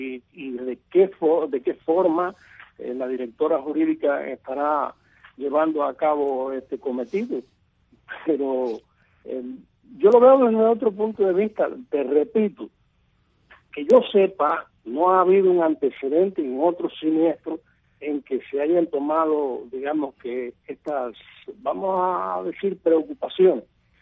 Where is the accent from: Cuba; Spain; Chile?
Cuba; yo como ciudadano cubano